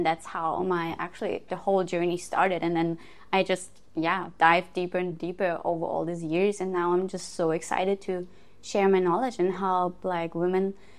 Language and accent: English; Germany; English is a second language; moved away; So I'm from Germany. I left in 2017.